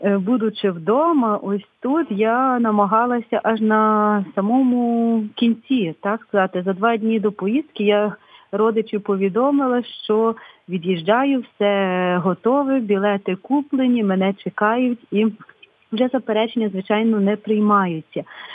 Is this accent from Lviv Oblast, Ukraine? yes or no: yes; Lviv, Lviv Oblast, Ukraine; бо я зі Львова, бо я говорю українською мовою